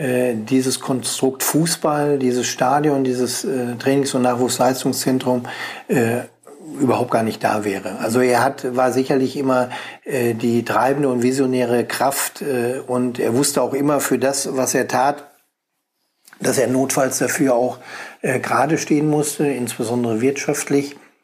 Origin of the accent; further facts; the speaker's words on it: Kassel, Hesse, Germany; born there; also born or lived in Eschwege / Bielefeld; now in Paderborn, Germany; ich habe grundsätzlich meine Heimat hier gefunden. Ich bin ja nicht in Paderborn geboren, sondern in Kassel. Durch den beruflichen Werdegang meines Vaters einmal so ein bisschen an die damalige Zonengrenze, wie man sagte, in der Nähe von Bebra nach Eschwege gekommen